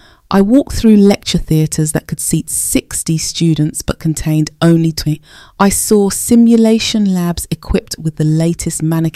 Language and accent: English; Peterborough, East of England, United Kingdom; I grew up on the Alton Goldhay estate watching my gran fight for every breath in her final months on Cavell Ward at Peterborough City Hospital.